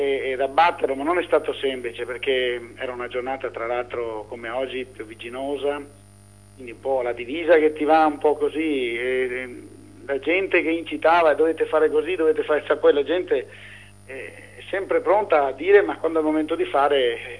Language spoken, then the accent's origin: Italian; Veneto, Italy; Io sono dei Colli Euganei, siamo a 30 chilometri, insomma.